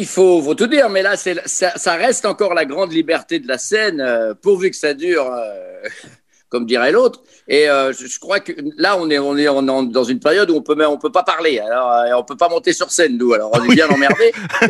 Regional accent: Brittany, France; On ne faut pas avoir peur des Bretons. Moi, je suis Breton

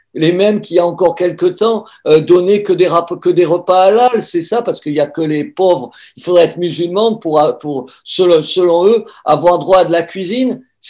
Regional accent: France; Français catholiques comme moi

